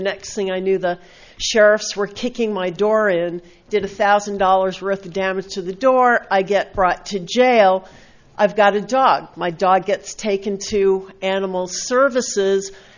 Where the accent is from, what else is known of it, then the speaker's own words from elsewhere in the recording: Oceano, California, United States; I'm from Oceano